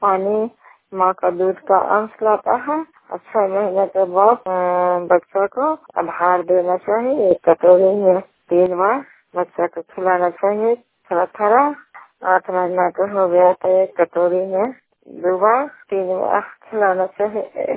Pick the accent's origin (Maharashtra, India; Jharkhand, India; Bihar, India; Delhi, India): Bihar, India; छत्तीसगढ़ के रहने वाले हैं, थाना हिंसा जिला नालंदा के निवासी हैं।